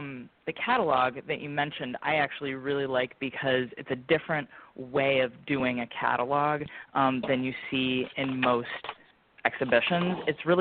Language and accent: English; Evanston, Illinois, United States; I'm originally from Evanston, and when I was finishing up my doctorate, I moved back to Evanston.